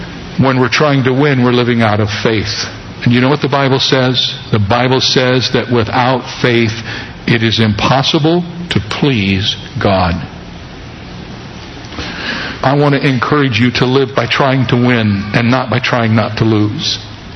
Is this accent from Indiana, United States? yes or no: no; Cedarville, Ohio, United States; As most of you know, I grew up in Ohio, in a rural area called Cedarville, located between Dayton and Columbus.